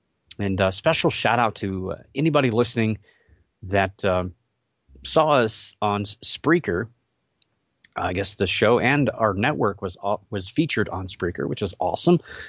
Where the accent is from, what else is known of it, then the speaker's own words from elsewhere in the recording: Cleveland, Ohio, United States; I know I'm from the Cleveland, Ohio area, but we don't really have a football team here.